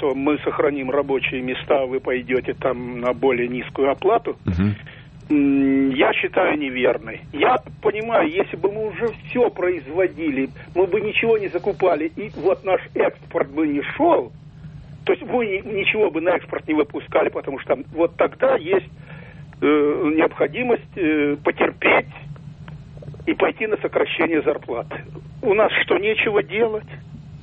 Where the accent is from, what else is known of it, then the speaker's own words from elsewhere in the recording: Odintsovo, Moscow Oblast, Russia; Я из Одинцова.